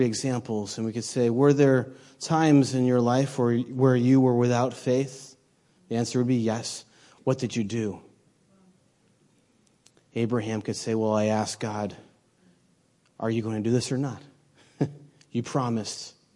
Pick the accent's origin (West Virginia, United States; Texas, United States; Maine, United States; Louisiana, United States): Maine, United States; You know, I'm from New England. I'm from Maine. We don't talk in Maine.